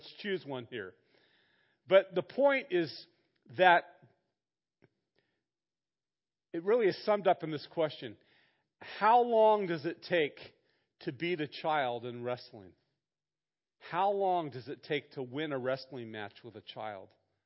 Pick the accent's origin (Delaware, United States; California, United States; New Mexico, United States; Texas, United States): California, United States; Santa Barbara; I didn't have growing up in Santa Barbara, rather poor, and always wanted.